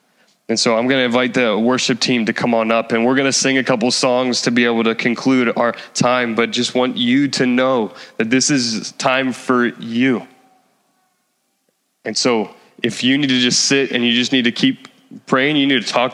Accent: New Jersey, United States; I'm from Jersey. I'm good.

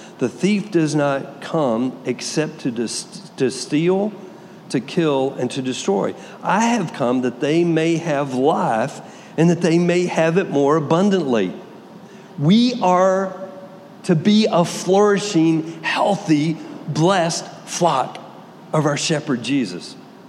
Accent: Texas, United States; many of you know I'm from Texas, so I was a cattle guy. We didn't do sheep.

